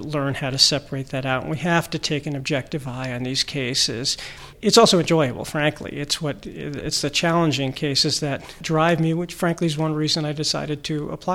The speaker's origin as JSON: {"language": "English", "region": "New York", "country": "United States", "tie": "born or raised there", "said": "I grew up on Long Island to a working class family"}